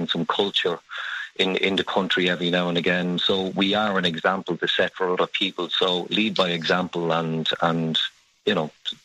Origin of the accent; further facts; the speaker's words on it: Ireland; it is an attack on every aspect of being Irish in my viewpoint of it, you know.